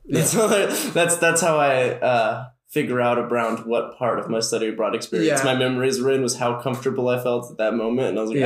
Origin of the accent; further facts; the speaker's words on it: Kerrville, Texas, United States; now in Austin, United States; so I'm from Kerrville, Texas, originally. Lived there my whole life, and then I'm from Austin right now.